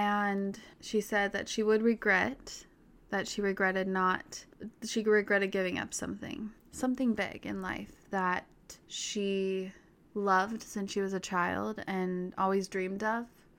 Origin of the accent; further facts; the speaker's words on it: Park City, Utah, United States; Like, you know, I grew up in Park City, Utah. I'm not gonna lie, like Utah, not the most diverse place in the world. It's also a bit sheltered.